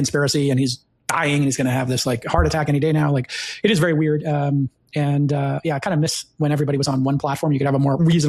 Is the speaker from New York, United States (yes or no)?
yes; Brooklyn, New York, United States; when I grew up in Brooklyn, that's all we called each other.